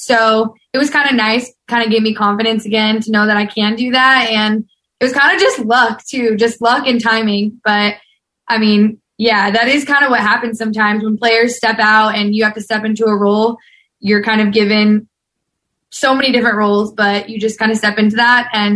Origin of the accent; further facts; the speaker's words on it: Georgia, United States; Yeah, I grew up in Georgia. I was born in, well, I wasn't born, born and raised. I was raised in Georgia.